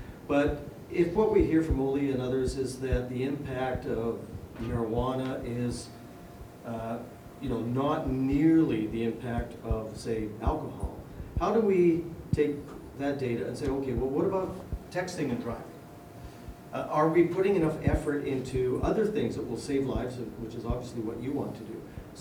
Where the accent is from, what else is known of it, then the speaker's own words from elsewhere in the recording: Canada; I'm a legislator from Canada, and we need data to understand the impact of policy development.